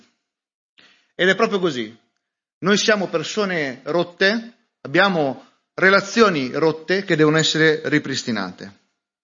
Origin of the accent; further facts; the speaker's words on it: Liguria, Italy; io sono ligure, sono anche un po' taccagno